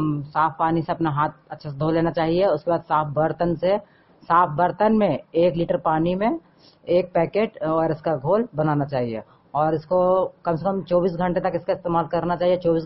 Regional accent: Kosiyama, Bihar, India; ग्राम कोसियामा की रहने वाली हूँ।

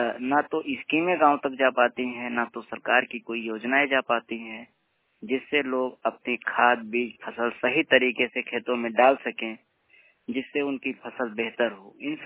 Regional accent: Parsaura, Uttar Pradesh, India; ग्राम परसौड़ा, block Harraiya, जिला बस्ती का मूल निवासी हूँ और मखौड़ा धाम से, राम जन्मभूमि से जुड़ा हमारा श्रृंगारी से समीप हर्रैया होते हुए परसौड़ा गांव हमारा घर है।

